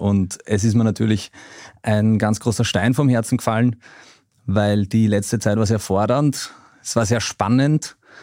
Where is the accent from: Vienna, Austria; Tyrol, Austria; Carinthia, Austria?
Vienna, Austria; Also ich komme aus Simmering, bin geboren und aufgewachsen in Wien und habe bis zum 10. Lebensjahr meine Volksschulzeit und Kindheit in Simmering verbracht.